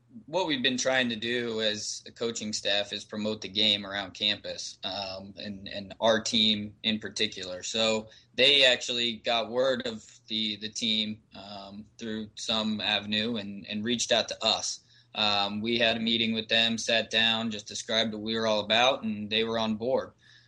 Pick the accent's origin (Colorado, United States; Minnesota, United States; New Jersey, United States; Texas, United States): Colorado, United States; I grew up in Colorado, and really it's a very interesting time being in the SELC currently